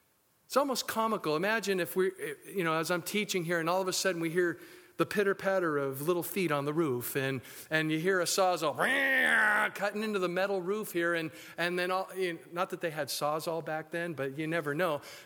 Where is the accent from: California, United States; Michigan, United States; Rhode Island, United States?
California, United States; And say, hey … dude, because we're from California, they have to say dude all the time.